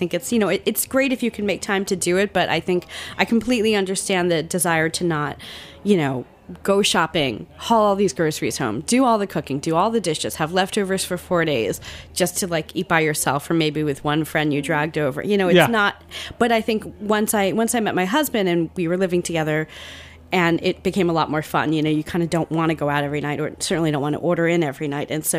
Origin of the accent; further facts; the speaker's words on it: New Jersey, United States; I grew up in Central Jersey.